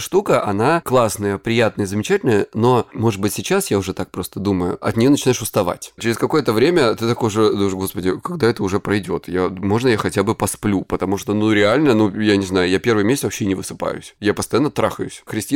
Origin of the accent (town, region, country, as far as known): Krasnodar Krai, Russia